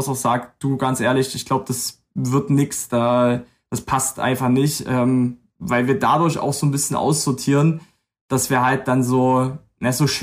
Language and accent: German; Limbach-Oberfrohna, Saxony, Germany; wir kommen eigentlich alle so aus der Ecke um Limbach-Oberfrohna rum